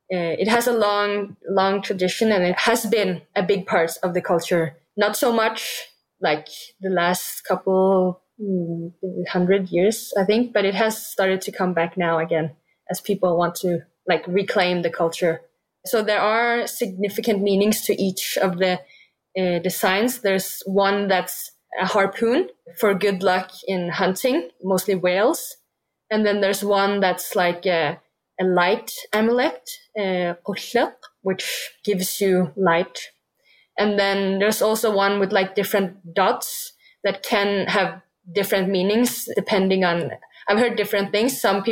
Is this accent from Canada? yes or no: no; Greenland; English is a second language; I do biathlon. I am from Greenland, but I race for Denmark in the Olympics.